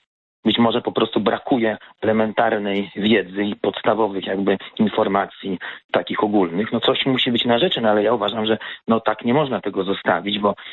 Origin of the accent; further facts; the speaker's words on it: Warsaw, Masovian Voivodeship, Poland; Ja jestem rodowitym warszawiakiem. Moja rodzina brała udział w Powstaniu Warszawskim.